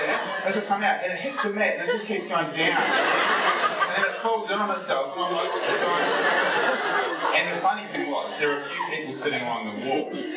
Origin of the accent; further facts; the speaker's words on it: New Zealand; we're from New Zealand and we all have like label dark hair